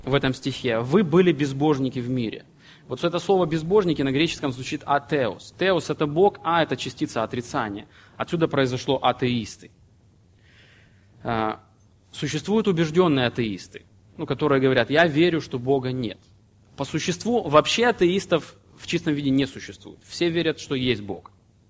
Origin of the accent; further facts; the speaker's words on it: Ukraine; born there; Меня крестили в детстве. Я принадлежал христианскому направлению, просто потому что я родился в Украине.